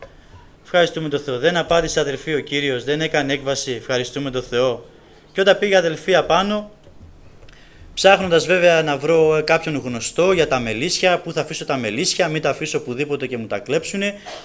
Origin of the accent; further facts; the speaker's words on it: Samos, North Aegean, Greece; τη Σάμο είμαι